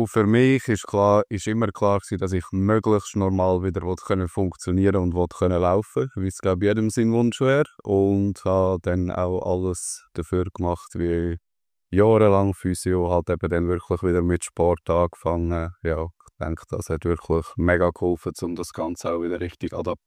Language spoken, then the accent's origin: German; Aarau, Aargau, Switzerland; now in Seetal, Switzerland; ich auch so ein bisschen aus dieser Region bin, ursprünglich aus der Region Aarau, dann aber jetzt im Seetal unterwegs bin